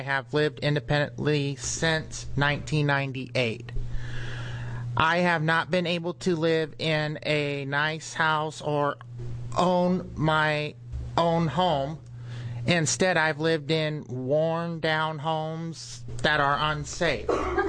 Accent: Corvallis, Oregon, United States; I am from Corvallis, Oregon.

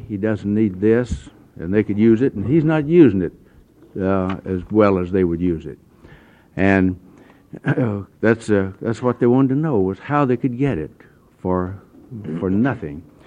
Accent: Lyons, Oregon, United States; from Lyons, Oregon, and I'm representing the Oregon State Grange.

